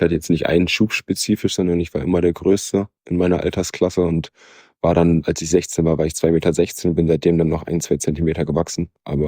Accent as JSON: {"language": "German", "region": "Bremen", "country": "Germany", "tie": "born there", "said": "Ich komme aus Bremen gebürtig."}